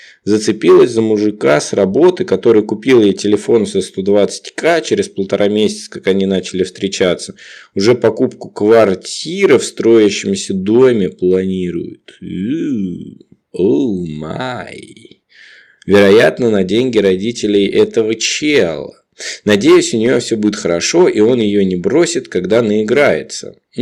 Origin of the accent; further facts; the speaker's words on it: Moscow, Russia; Да мне стыдно, что я из Москвы.